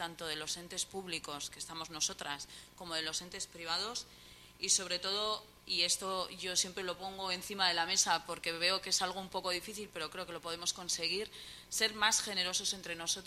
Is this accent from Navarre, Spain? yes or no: yes; Pamplona, Navarre, Spain; yo vengo de Pamplona